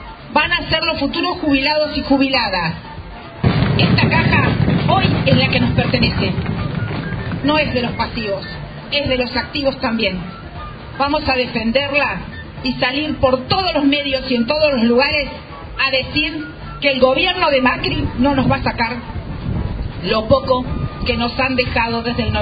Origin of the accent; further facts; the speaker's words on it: Argentina; que somos todos los argentinos y argentinas.